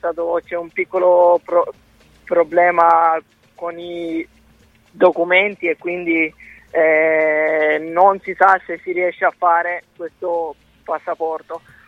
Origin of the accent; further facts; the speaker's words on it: Lecce, Apulia, Italy; io impazzisco per il mare, appunto perché io vengo da Lecce e lì il mare è una cosa splendida